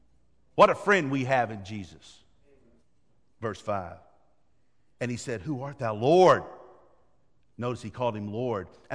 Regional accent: Arkansas, United States; I'm from Arkansas. We like barbecue.

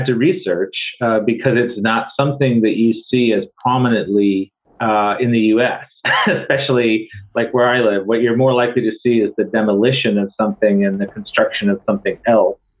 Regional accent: Fiji; my own experience, for example, of growing up in Fiji

